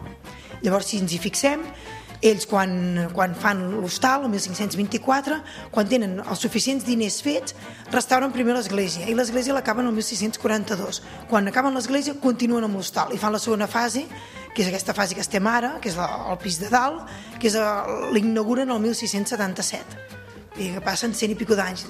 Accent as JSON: {"language": "Catalan", "town": "Ardèvol", "region": "Catalonia", "country": "Spain", "tie": "born or raised there", "said": "Llavors soc d'Ardèvol de Pinós, soc filla de Pinós"}